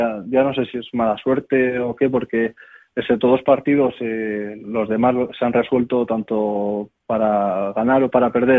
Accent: Bilbao, Basque Country, Spain; el que más lejos vive del pabellón soy yo, que soy de Bilbao, todos los demás son del pueblo

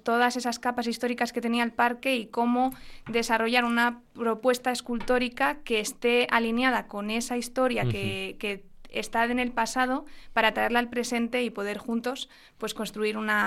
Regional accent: Portugalete, Basque Country, Spain; yo soy de Portugalete y un día en un viaje de metro desde Portugalete a Bilbao dibujé un mono a lápiz en el metro

